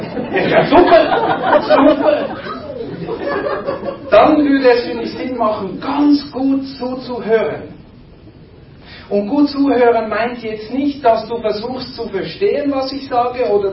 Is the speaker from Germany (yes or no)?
no; Switzerland; German is a second language; Och, ich rede in einer Fremdsprache, nicht vergessen. Ich bin ja Schweizer.